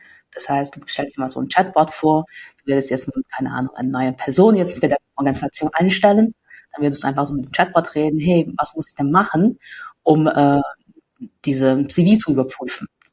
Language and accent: German; China; German is a second language; now in Munich, Germany; Ich komme ursprünglich aus China, bin mittlerweile schon seit längerer Zeit in München angekommen und sitze gerade in München im Valentic schönen Büro